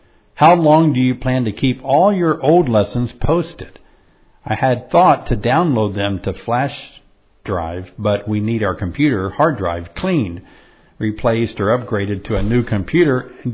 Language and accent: English; Memphis, Tennessee, United States; he found out that I was from, that I grew up in Memphis